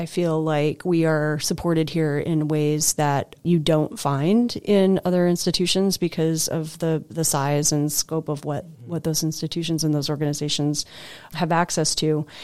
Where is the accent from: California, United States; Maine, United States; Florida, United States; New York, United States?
Maine, United States; Lewiston; Maine is home to me. I grew up in Maine. I grew up in Lewiston.